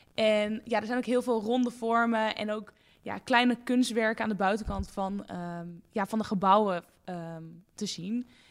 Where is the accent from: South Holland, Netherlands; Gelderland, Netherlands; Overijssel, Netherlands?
Overijssel, Netherlands; Hengelo; now in Amsterdam, Netherlands; Ik kom oorspronkelijk uit Hengelo in Twente.